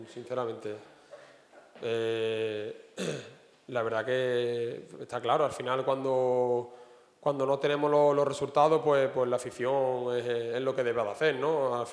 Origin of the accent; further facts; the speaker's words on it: Huelva, Andalusia, Spain; somos muchos jugadores de Huelva, muchos jugadores que nos duele esto, que nos hemos criado aquí